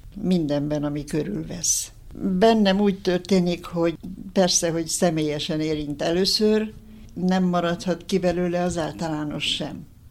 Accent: Transylvania, Romania; Én a második világháború végén születtem. lettem. Amikor óriási változások történtek a világban, és itthon nálunk is. Erdélyben élő magyar közösségünk akkor vált töredék nemzetté saját szülőföldjén.

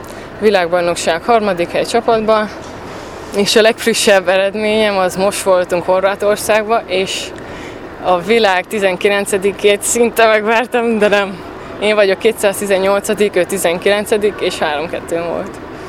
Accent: Sfântu Gheorghe, Covasna, Romania; now in Hungary; Úgyhogy most Magyarországon így egyedül szülei, meg otthon Sepsiszentgyörgyön.

